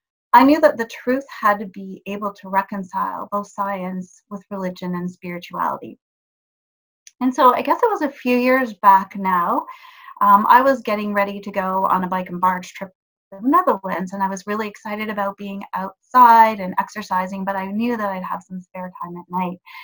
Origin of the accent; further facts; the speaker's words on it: Canada; I'm from Canada.